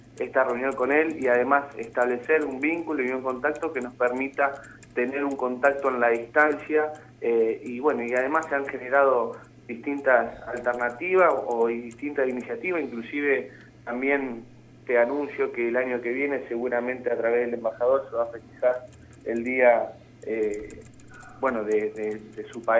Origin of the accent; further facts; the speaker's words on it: Santa Fe, Argentina; nosotros como santafesinos podemos imitar, copiar y tener un contacto